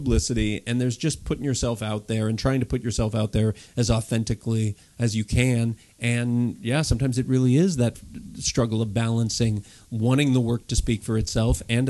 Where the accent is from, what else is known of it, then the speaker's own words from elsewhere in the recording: California, United States; I'm from the Bay Area. I was raised in the Bay Area.